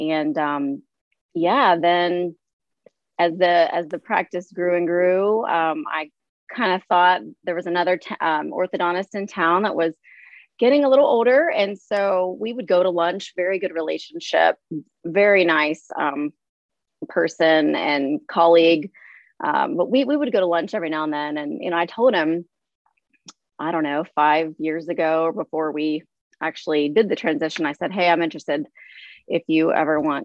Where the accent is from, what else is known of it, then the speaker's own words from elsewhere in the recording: St. Mary's, West Virginia, United States; My grandfather was a dentist, and he had a practice in St. Mary's, where I grew up in West Virginia.